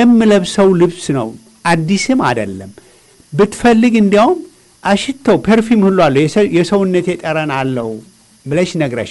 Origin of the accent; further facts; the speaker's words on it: United States; እኔ ነጭ አይደለሁም ኢትዮጵያዊ ኦሪጂን ሁኜ አሜሪካዊ ነኝ።